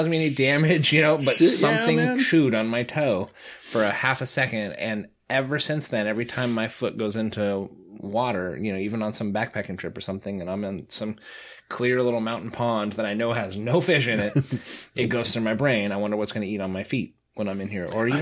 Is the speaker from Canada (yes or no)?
no; Lake Tahoe, United States; Because I grew up in Lake Tahoe. And so I did a lot of swimming in the lake.